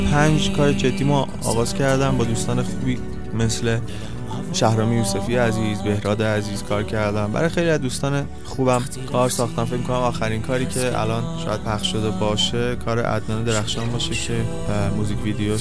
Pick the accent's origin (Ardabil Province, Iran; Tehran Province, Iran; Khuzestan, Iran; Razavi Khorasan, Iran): Tehran Province, Iran; Tehran; born there; متولد تهرانم، به سمت پاسدار زندگی میکنم، 25 سالمه، متولد یک آذر هم هستم، هم آذری هم هم آبانی.